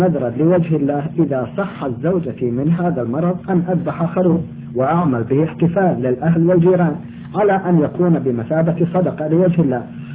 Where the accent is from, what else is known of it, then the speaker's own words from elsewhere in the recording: Egypt; now in Riyadh, Saudi Arabia; أنا مواطن مصري مقيم في الرياض